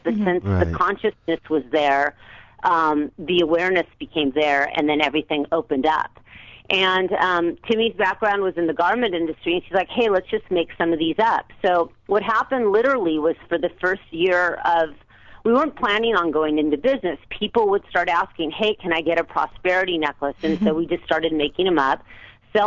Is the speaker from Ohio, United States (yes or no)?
no; Manhattan Beach, California, United States; We grew up in California in the South Bay, Manhattan Beach, and we've been best friends since first grade.